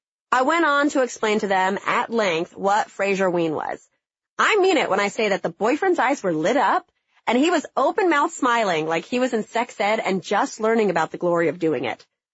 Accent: Southern United States, United States; accent: southern; Proud of my southern accent that I still clung to.

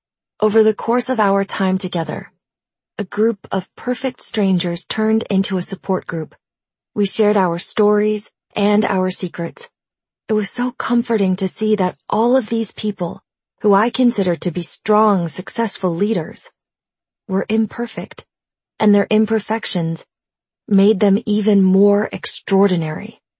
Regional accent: New York City, New York, United States; also born or lived in San Diego; "Hi, guys. … I'm from New York City, by way of San Diego," I started.

